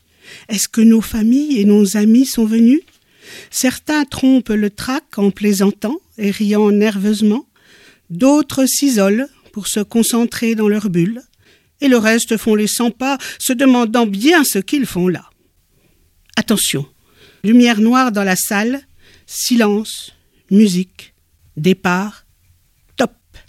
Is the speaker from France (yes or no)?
no; England, United Kingdom; Je viens d'Angleterre et suis danseur.